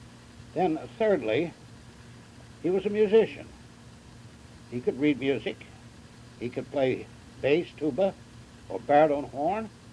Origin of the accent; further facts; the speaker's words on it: Sherburn, New York, United States; born there; I was born in Sherburn, Chenango County, New York, on February the 14th, 1911.